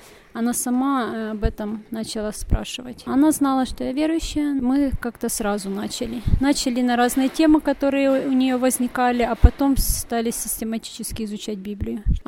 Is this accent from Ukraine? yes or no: yes; Western Ukraine, Ukraine; я из Западной Украины, работаю администратором.